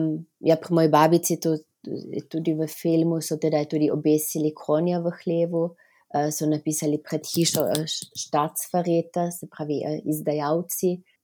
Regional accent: Hodiše, Carinthia, Austria; Ta kraj, moj domači kraj Hodiše, Kojčar, sploh nima v bistvu krajevnega napisa.

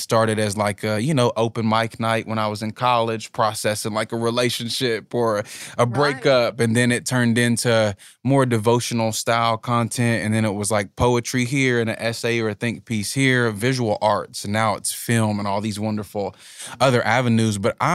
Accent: West Virginia, United States; Yes, I'm from Logan County, West Virginia. And I just grew up seeing a lot of poverty.

